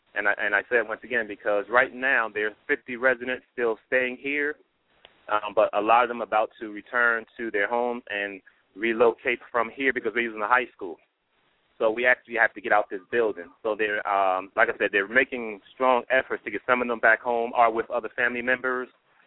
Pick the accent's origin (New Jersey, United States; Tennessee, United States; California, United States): New Jersey, United States; Paterson; I was raised and born in Patterson, went to Patterson schools, went to school in New Jersey, college and grad.